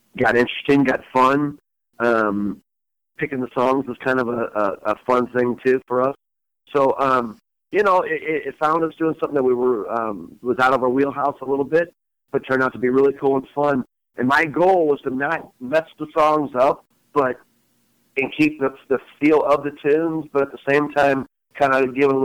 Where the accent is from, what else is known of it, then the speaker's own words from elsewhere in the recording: Midwest, United States; You know, we come from the Midwest.